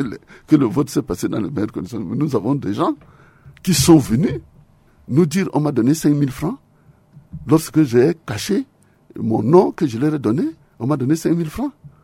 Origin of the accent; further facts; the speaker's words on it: Central African Republic; nous sommes des Centrafricains, monsieur le ministre.